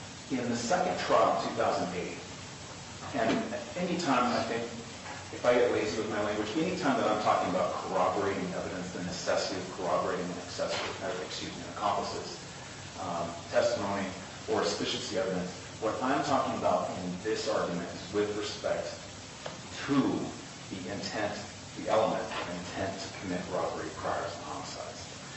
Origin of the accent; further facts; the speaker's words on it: Moscow, Idaho, United States; holding arguments here in Moscow on this case. This is my hometown.